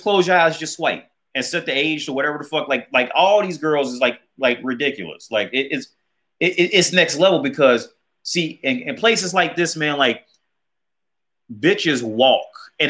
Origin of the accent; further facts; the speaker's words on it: United States; I deserve something because I'm just skinny and I'm an American.